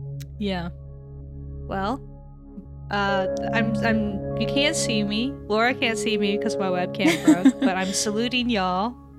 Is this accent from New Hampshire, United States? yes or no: no; Texas, United States; there's just something about like high school football I still don't get, even as a Texan.